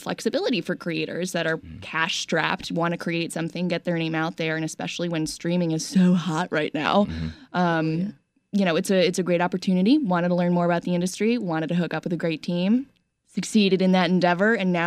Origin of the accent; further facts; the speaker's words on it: Cleveland, Ohio, United States; Yeah, I'm from Cleveland, Ohio.